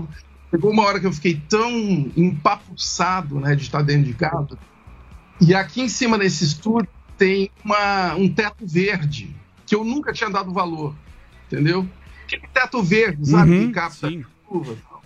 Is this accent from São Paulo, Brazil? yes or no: yes; Ituverava, São Paulo, Brazil; Vocês sabem que eu sou do interior, né? Eu sou de Ituverava. A minha infância foi ligada à fazenda, à roça, braba mesmo.